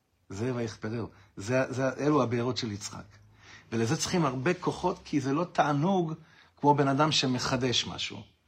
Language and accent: Hebrew; Ra'anana, Central District, Israel; אני גדלתי ברעננה, אבל שם זה לא מסתדר.